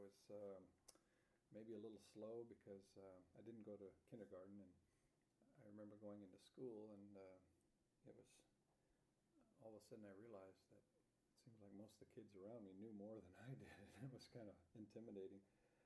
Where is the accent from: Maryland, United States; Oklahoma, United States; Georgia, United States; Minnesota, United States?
Georgia, United States; born there; I was born August 18, 1955. I was born in Georgia in an army hospital.